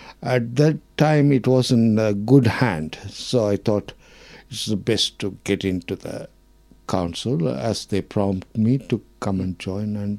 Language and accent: English; Vellore, Tamil Nadu, India; now in Dunedin, New Zealand; I am from India, Peter. I am from Tamil Nadu. I am from a place called Vellore. That's in Tamil Nadu. That's where I came from.